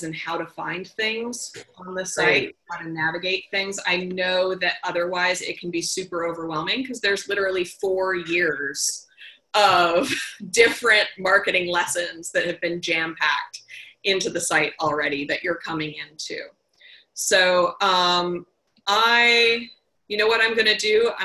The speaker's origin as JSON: {"language": "English", "town": "New York City", "region": "New York", "country": "United States", "said": "I'm originally from New York City and never thought I'd be moving north of Massachusetts after school, but here I am and it works for me."}